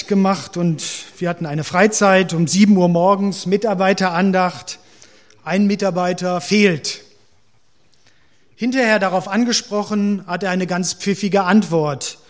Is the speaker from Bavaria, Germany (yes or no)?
no; Leverkusen, North Rhine-Westphalia, Germany; Ich bin in Leverkusen groß geworden, habe bei Bayer Leverkusen Fußball gespielt.